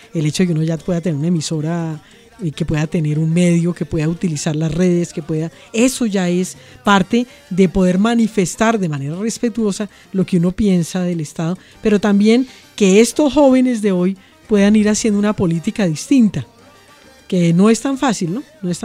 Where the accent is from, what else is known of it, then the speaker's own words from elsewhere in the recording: Colombia; como los colombianos lo tuvimos que vivir